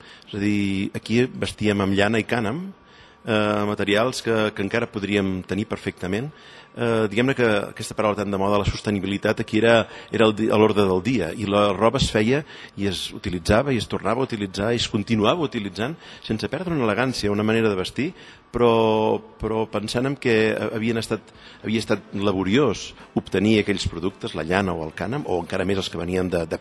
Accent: Catalonia, Spain; com a catalans, com a pallaresos, com a vallfosquins

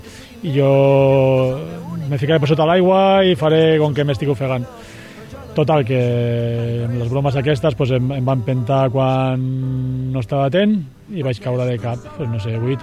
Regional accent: Sant Benet, Catalonia, Spain; Des de ja al meu poble, quan ja tenia 14 anys m'escapava i sortia de Sant Benet a Sabadell fent autostop

